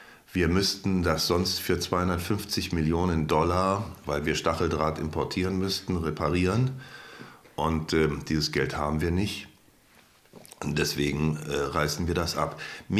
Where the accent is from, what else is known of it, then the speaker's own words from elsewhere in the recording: Berlin, Germany; Ich bin in Berlin an der Grenze aufgewachsen, habe den Mauerbau erlebt.